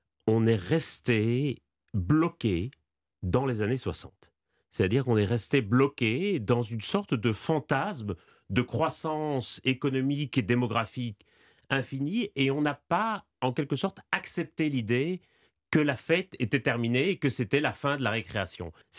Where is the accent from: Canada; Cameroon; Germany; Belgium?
Belgium; je suis frappé, en tant que Belge, d'entendre souvent la France se proclamer championne du monde de l'écologie